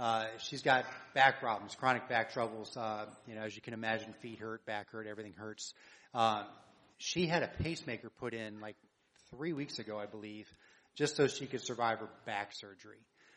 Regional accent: Hollywood, California, United States; And I'm from Hollywood.

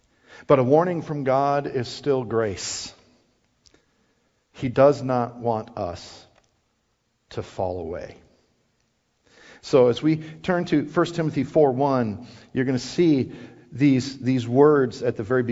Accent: Iowa, United States; and here I am from Iowa, and we're all hanging out

